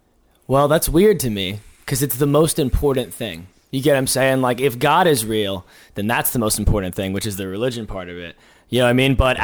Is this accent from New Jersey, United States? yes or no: no; Hawaii, United States; My dad's a military officer, and I grew up in Hawaii though.